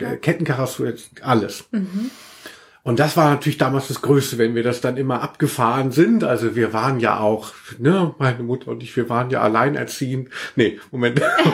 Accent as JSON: {"language": "German", "town": "Cologne", "region": "North Rhine-Westphalia", "country": "Germany", "said": "Also ich komme ja aus Köln, wie man weiß."}